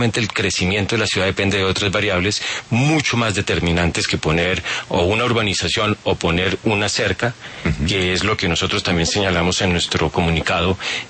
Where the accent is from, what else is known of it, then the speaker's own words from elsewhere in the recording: Bogotá, Colombia; Pues yo soy bogotano, muy orgulloso de ser de aquí